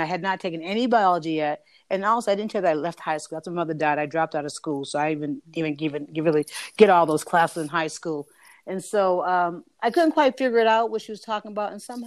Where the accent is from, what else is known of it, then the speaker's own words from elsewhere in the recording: Roxbury, Massachusetts, United States; I'm coming out from Roxbury, a Black community, going into a white suburb to learn.